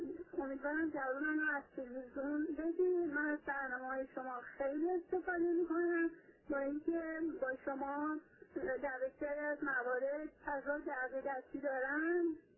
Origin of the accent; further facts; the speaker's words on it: southern, Iraq; از عراقم هستم، از عراق جنوب هستم، ولی چون دیگه تحصیل کرده دانشگاه هستم لهجه عربی نمیخوام صحبت کنم